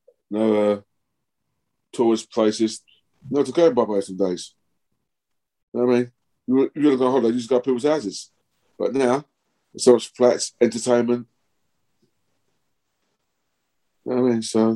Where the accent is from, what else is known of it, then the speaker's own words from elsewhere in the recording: England, United Kingdom; born there; I was born in England.